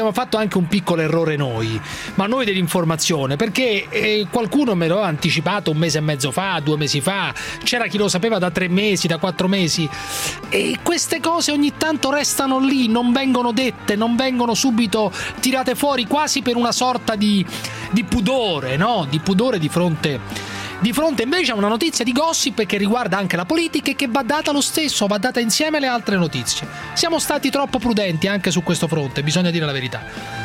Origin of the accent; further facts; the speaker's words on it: Cuneo, Piedmont, Italy; Sono anche gelosa, sono di Cuneo, ma possessiva come una napoletana.